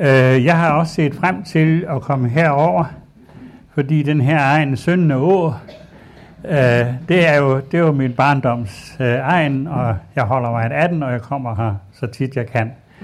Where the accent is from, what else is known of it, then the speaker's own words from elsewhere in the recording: West Jutland, Denmark; Og så fortalte hende, at jeg kommer fra Vestjylland.